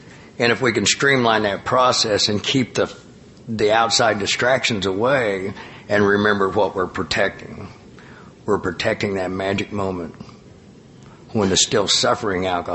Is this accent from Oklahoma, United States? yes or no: yes; Tulsa, Oklahoma, United States; I'm just going to use my hometown, Tulsa, Oklahoma